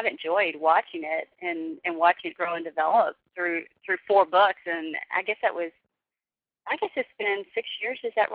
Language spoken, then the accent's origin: English; the South, United States; Now, I'm from the South, and almost every funeral is open casket.